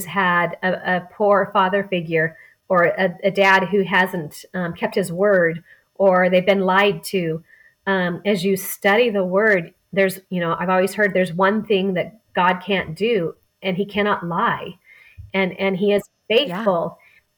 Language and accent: English; Oregon, United States; moved away as an adult; now in Eagle, United States; I moved from my home state of Oregon, where I had been for 47 years, to a new city and a new state. So we moved to Eagle, Idaho.